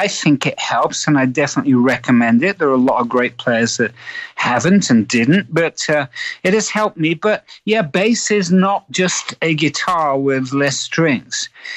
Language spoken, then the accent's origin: English; Willington, East Midlands, United Kingdom; born there; So I was born in a pub called the Rising Sun.